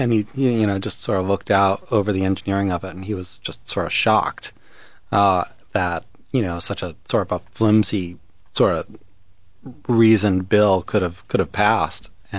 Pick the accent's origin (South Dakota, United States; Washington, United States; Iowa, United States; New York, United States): New York, United States; Brooklyn; now in Philadelphia, United States; I'm from Brooklyn originally. I live in Philadelphia. I'm kind of a big city sort of a person.